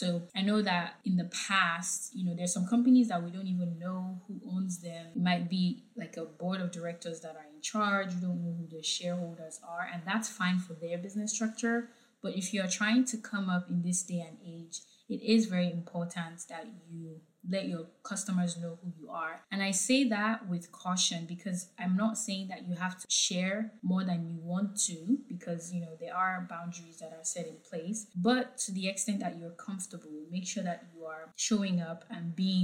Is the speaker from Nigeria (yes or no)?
yes; Nigeria; Growing up in Nigeria, there were a lot of folk tales that we were told.